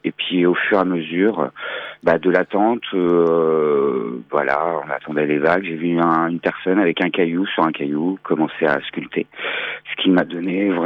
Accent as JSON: {"language": "French", "town": "Nantes", "region": "Pays de la Loire", "country": "France", "said": "je suis Nantais d'origine et je suis sculpteur autodidacte"}